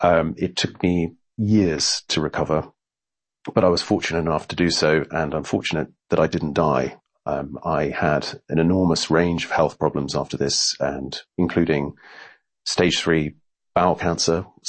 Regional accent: United Kingdom; I'm a British citizen. After graduating from Oxford University with a degree in chemistry, I went abroad for about 12 to 13 years.

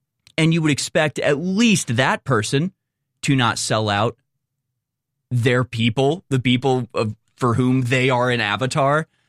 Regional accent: United States; I'm too American to ever co-sign the idea of royalty or royal blood

